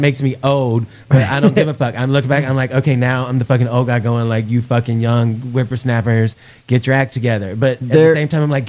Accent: the South, United States; I'm from the South. I know how these fools operate.

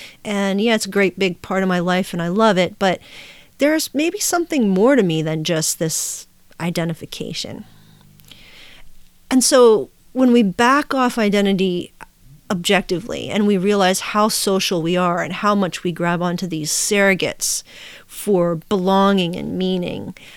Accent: Pittsburgh, Pennsylvania, United States; I grew up in Pittsburgh, and I really do like the Steelers

